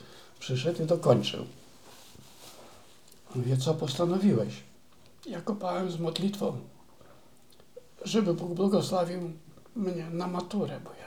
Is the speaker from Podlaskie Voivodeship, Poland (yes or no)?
yes; Czyże, Podlaskie Voivodeship, Poland; Dlatego, że na pewno ja w Czyżach się wychowałem, usługiwałem.